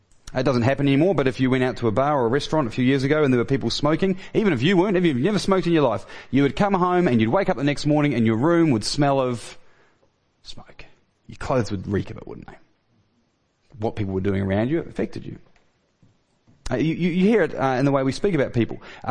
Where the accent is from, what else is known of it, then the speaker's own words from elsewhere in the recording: New Zealand; accent: Kiwi; also born or lived in Australia; so to then come home to my own kind and then be told that I'm an Aussie, was terrible.